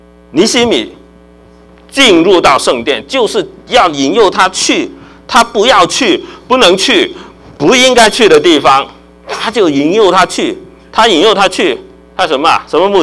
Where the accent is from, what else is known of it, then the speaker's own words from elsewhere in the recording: China; 我们中国人哈，大家可能都看过这个啊，《水浒传》